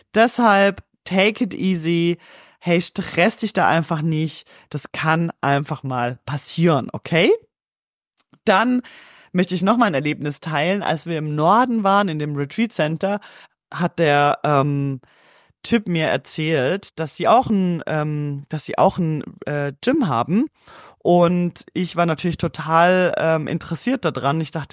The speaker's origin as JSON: {"language": "German", "country": "Switzerland", "said": "Hey, schwül bei uns in der Schweiz ist nichts dagegen."}